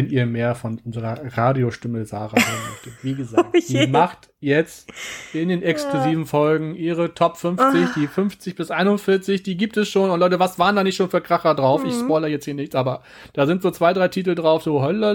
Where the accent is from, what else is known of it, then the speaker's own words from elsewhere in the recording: Hamburg, Germany; Ich komme aus Hamburg und Umgebung.